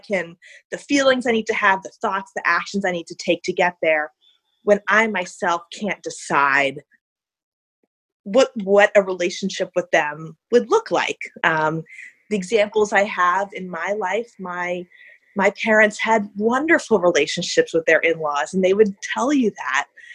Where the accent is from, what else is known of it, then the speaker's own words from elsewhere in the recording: United States; And the reason they don't like me is because I'm American.